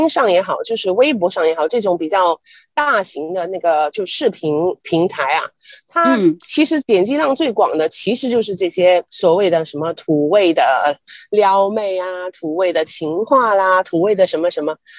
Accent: southern China, China; 你连我一个南方人我都听过

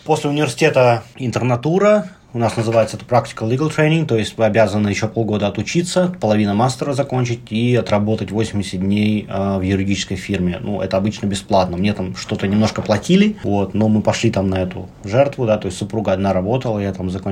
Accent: Leningrad Oblast, Russia; Я из Санкт-Петербурга. Я закончил Суворовское военное училище. Я даже не Санкт-Петербург, из области.

